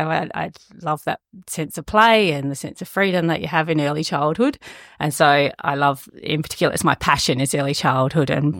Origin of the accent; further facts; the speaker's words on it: Yarloop, Western Australia, Australia; also born or lived in Cookernup; I was born in Yarloop at the Yarloop Hospital. I grew up in Yarloop for the first 10 years of my life, and then my parents bought a house in Cooknup, so I spent the next 10 years of my life there.